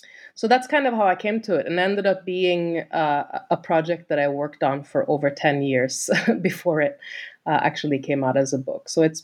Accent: Sweden; English is a second language; I'm from Sweden originally

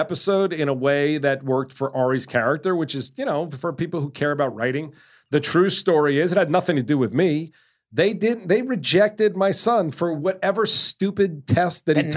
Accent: New York, United States; now in Beverly Hills, United States; And the weird thing is I still feel like I'm just a New Yorker and my whole family is New Yorkers, but they're not.

